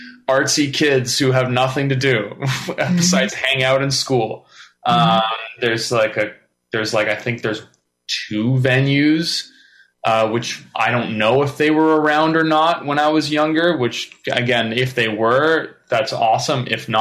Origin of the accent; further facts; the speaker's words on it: Oakville, Ontario, Canada; No, I grew up in Oakville, which is hilarious. It's a cultural desert if you ever are thinking about visiting.